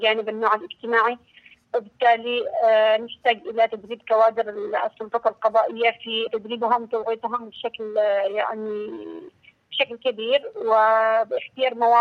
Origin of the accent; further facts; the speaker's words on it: Yemen; عندنا في اليمن